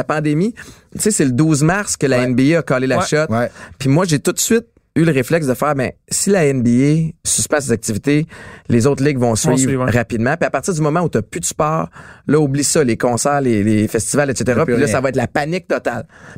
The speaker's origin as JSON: {"language": "French", "town": "Montreal", "region": "Quebec", "country": "Canada", "tie": "born or raised there", "said": "moi, je suis né à Montréal."}